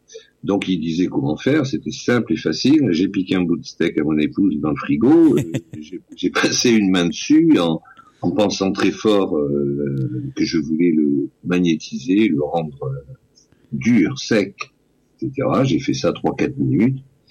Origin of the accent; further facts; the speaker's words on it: Toulouse, Occitanie, France; now in Rouen, France; Je suis basé à Rouen, en Normandie, mais je ne suis pas de Rouen, je suis originaire de Toulouse. Ma naissance, mon pays, c'est Toulouse, mais ça fait 40 ans que je vis à Rouen.